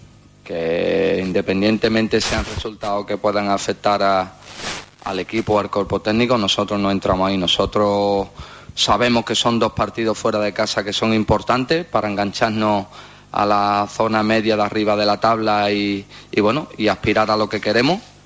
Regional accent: Spain; Como persona y como español

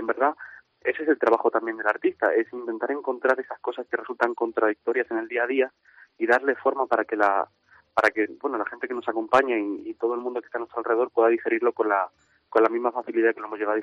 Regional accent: Barcelona, Catalonia, Spain; also born or lived in Estepona; now in Granada, Spain; Sí, un poquito andaluz de adopción, sí. Yo nací en Barcelona, viví allí gran parte de mi infancia, y luego en 2012 me mudé con mi familia a Estepona, a Málaga, y ahora pues estoy viviendo aquí en Granada estudiando

